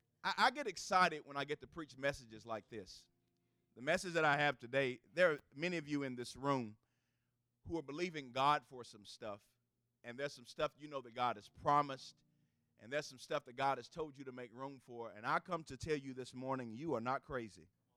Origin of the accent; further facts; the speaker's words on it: Shelbyville, United States; I am from Shelbyville. Native of Shelbyville. Shelbyville is in my heart